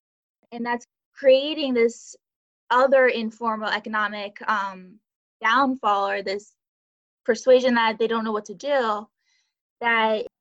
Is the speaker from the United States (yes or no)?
yes; United States; at least what I grew up from being in the United States, we've always been taught that it's a land of privilege or of opportunity.